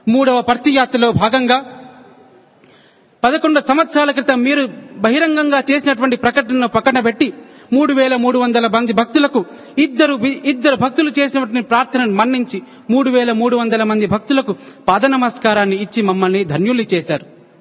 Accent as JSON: {"language": "Telugu", "region": "Telangana", "country": "India", "said": "స్వామి నేను ఆదిలాబాద్ జిల్లా నుంచి అని జవాబివ్వగా"}